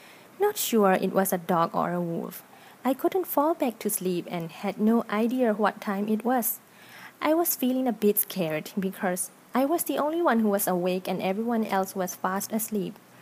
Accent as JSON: {"language": "English", "country": "Myanmar", "said": "from Myanmar."}